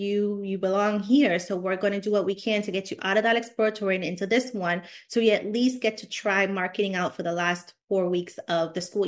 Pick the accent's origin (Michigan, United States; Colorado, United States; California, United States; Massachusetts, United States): Massachusetts, United States; Lowell; I grew up in Lowell, Massachusetts, which isn't necessarily the best city to grow up in, but it's not the worst either, you know, depending on what lists you're looking at.